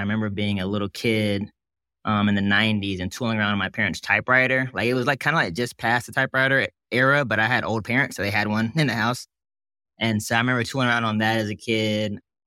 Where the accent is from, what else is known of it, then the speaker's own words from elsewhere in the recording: Montgomery, Alabama, United States; moved away as an adult; I was born in Montgomery, lived there until 18